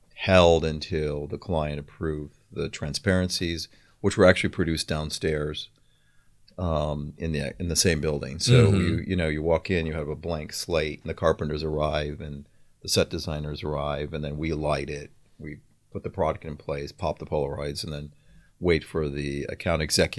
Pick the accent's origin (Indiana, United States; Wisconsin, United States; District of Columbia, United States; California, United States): Wisconsin, United States; Madison; I grew up in Madison, Wisconsin, way back in the Midwest, and have a lot of family and friends back there.